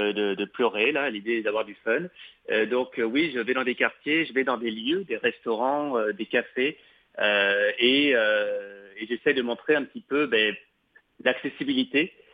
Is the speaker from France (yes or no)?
yes; France; moved away as an adult; now in Canada; Vous avez dû entendre mon accent. Hein. Je suis français. Bon, ça fait maintenant bientôt 12 ans que je suis au Québec. Donc, je suis français, mais je me soigne, comme je dis.